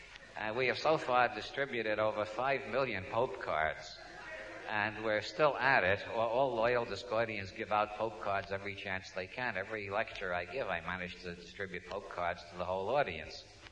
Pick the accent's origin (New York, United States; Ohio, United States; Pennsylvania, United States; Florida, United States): New York, United States; As you can tell from my accent, I come from New York. And people from New York, we all have this attitude